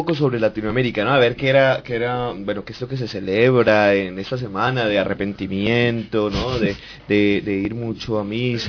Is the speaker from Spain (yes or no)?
no; Colombia; diría yo como colombiano